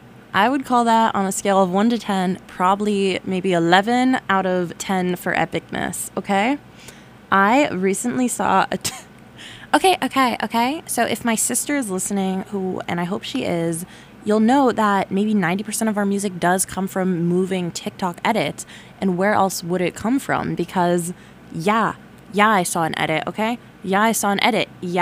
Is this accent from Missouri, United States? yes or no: no; New Jersey, United States; because I am from New Jersey, so I need to live up to that, okay?